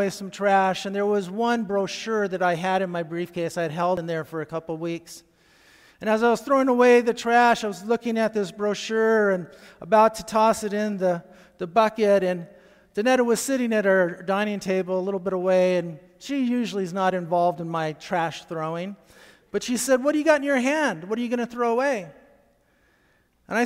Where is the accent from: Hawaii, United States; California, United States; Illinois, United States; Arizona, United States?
Arizona, United States; Chandler; told him about we're from Chandler and love to get together with you.